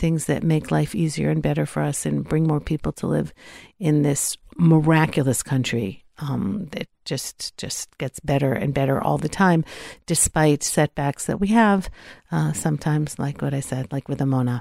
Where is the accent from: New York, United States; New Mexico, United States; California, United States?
California, United States; Los Angeles; I met someone here, because this is where I grew up in Los Angeles